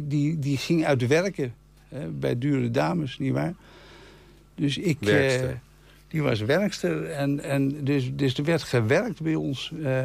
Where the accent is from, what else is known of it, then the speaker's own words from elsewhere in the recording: Haarlem, North Holland, Netherlands; accent: Haarlem dialect; Ik sprak natuurlijk plat Haarlems, gecombineerd met een Zaanse accenten.